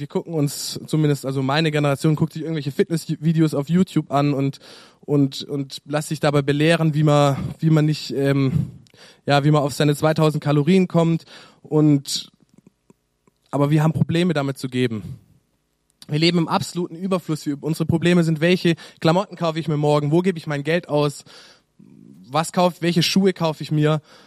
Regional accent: Baden-Württemberg, Germany; Und das ist für mich als Schwabe besonders schwierig, das jetzt anzunehmen.

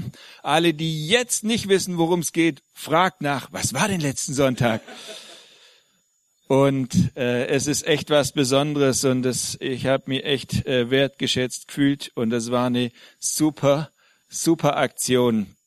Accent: Friedrichshafen, Baden-Württemberg, Germany; moved away; dass ich jetzt dieses Jahr schon 10 Jahre weg von Friedrichshafen bin

